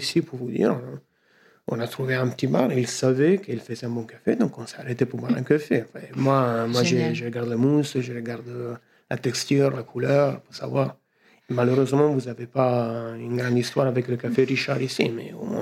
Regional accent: Apulia, Italy; French is a second language; moved away as an adult; also born or lived in Milan; now in Turin, Italy; Je suis à Turin. En fait, j'ai beaucoup grandi à niveau d'expérience, de choses, mais moi, je viens du sud de l'Italie, dans les Pouilles.

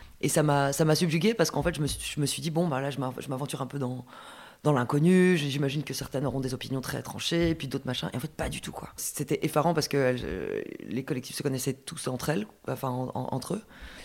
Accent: Brussels, Brussels-Capital Region, Belgium; born there; Alors, moi, je suis née à Bruxelles. J'ai fait mes études à l'ULB.

